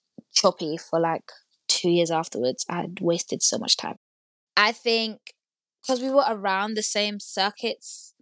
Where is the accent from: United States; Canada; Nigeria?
Nigeria; I'm also Nigerian